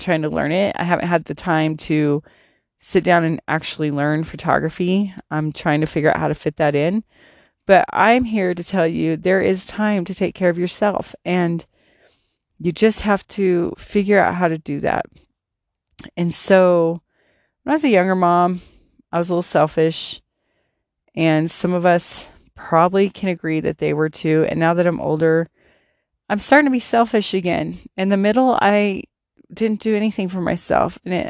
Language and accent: English; Colorado, United States; Born and raised in Colorado. Never left it. The cost of living here is killing me, though.